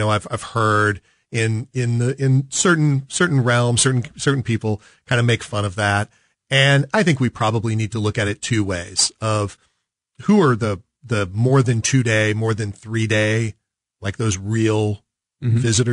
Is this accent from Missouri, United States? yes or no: yes; Kansas City, Missouri, United States; I grew up in South Kansas City, KCMO, but South Kansas City.